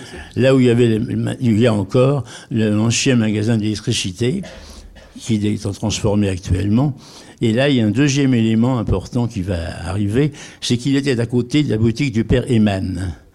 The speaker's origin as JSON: {"language": "French", "town": "Paris", "region": "Île-de-France", "country": "France", "said": "Non, moi, je suis parisien de cinq générations."}